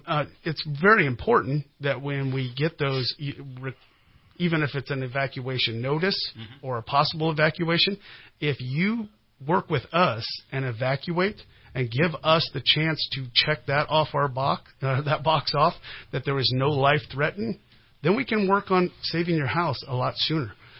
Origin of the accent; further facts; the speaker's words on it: Cottonwood, California, United States; Well, I was raised in Cottonwood.